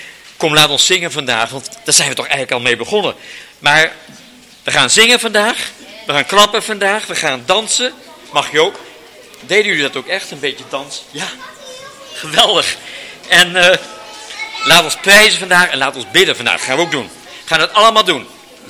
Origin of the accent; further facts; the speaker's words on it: Dinxperlo, Gelderland, Netherlands; Ik kom uit Dinxperlo.